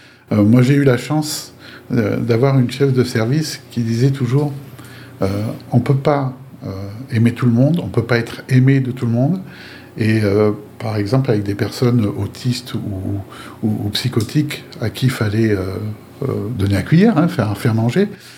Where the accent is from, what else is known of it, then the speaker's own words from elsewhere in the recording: Paris, Île-de-France, France; born there; je suis né à Paris par accident. Mon père travaillait au Cameroun.